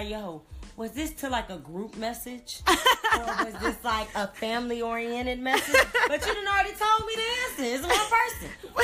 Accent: the South, United States; I'm from the South, and I am a military kid.

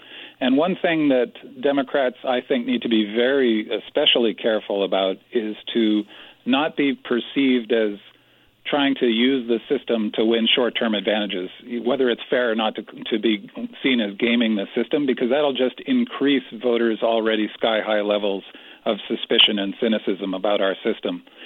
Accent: Canada; Well, I grew up in Canada

